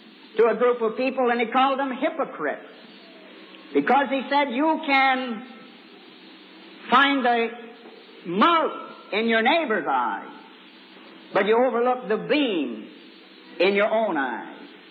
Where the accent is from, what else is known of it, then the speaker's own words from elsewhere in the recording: Kansas, United States; Out in my home state of Kansas